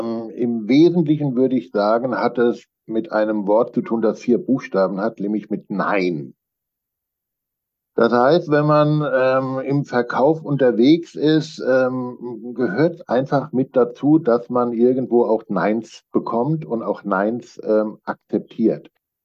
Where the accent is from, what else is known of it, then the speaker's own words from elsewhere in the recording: Alzey, Rhineland-Palatinate, Germany; born there; moved away as an adult; now in Hamburg, Germany; Ich bin ein gebürtiger Rheinhesse, geboren in Alzey, kleines Weinstädtchen Mainz, Worms, Bingen, Bad Kreuznach.